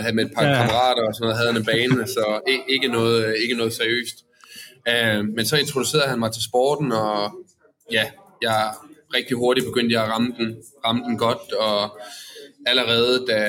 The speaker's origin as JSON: {"language": "Danish", "town": "Odense", "region": "Region of Southern Denmark", "country": "Denmark", "said": "det startede egentlig med, at jeg kommer fra Odense af."}